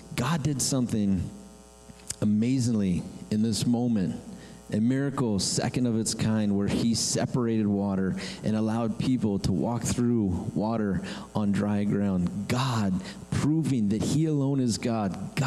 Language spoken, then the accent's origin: English; Hemet, California, United States; me and my friends, we like to go all over the place here in town. It was so fun growing up in Hemet.